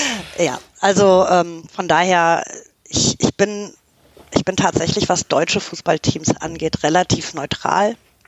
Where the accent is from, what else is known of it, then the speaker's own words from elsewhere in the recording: Canada; ich meine, ich komme aus Kanada, ja. Also wir werden irgendwie mit Eishockey geboren.